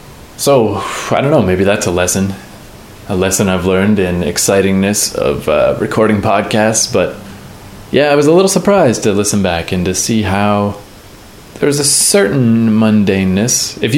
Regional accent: United States; But it was nice that there happened to be fireworks on Independence Day, because I'm from America.

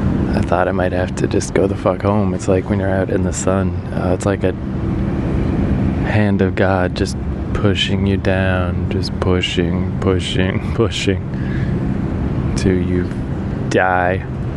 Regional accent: Canada; I don't know feet, man, I'm Canadian.

